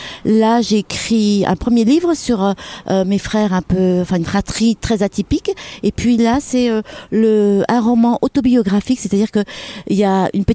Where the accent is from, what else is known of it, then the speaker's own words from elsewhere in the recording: Arnay-le-Duc, Bourgogne-Franche-Comté, France; J'ai été élevée à Arnel-Duc, pas loin des portes du Morvan. J'ai été abandonnée petite à 24 mois. J'ai eu la chance de tomber dans une famille d'accueil formidable.